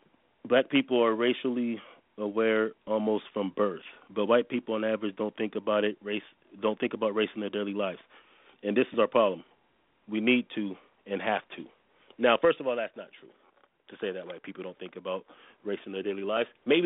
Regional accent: United States; As an American, we are taught to accept living in a melting pot

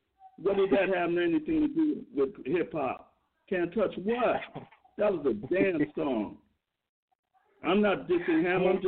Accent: Brooklyn, New York, United States; Yeah, I grew up in Brooklyn, New York, the mecca of hip hop.

